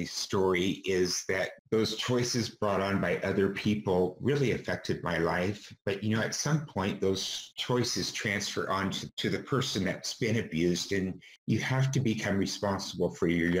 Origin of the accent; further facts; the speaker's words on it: Redding, California, United States; Well, I'm from Redding, California. I'm a native of California in the United States.